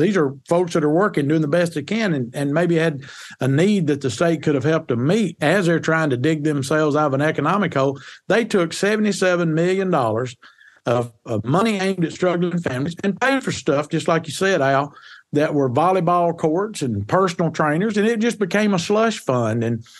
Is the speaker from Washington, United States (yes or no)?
no; Nettleton, Mississippi, United States; When I was growing up in Nettleton, my mama worked at the local garment factory before it shut down.